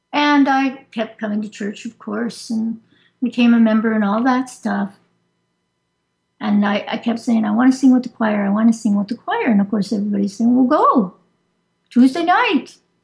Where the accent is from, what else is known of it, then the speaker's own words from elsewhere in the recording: Los Angeles, California, United States; also born or lived in San Francisco; I am a transplant from California. LA via San Francisco via here.